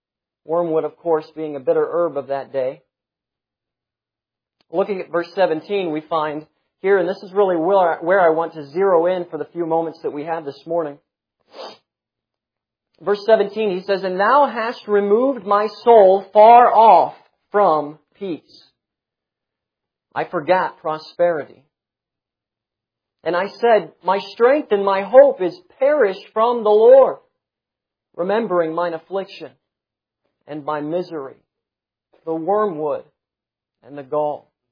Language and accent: English; Florida, United States; I grew up in Florida. Of course, we have wasps here, that sort of thing.